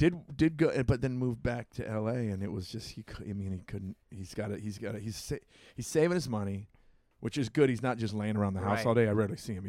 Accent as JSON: {"language": "English", "town": "Long Beach", "region": "California", "country": "United States", "tie": "born or raised there", "also_born_or_lived": "Santa Monica / North Hollywood", "said": "I grew up in Long Beach."}